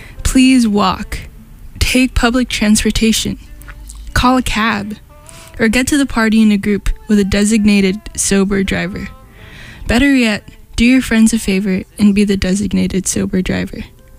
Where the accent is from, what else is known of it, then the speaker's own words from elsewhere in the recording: California, United States; I personally won't be able to celebrate with my family because I'm from California.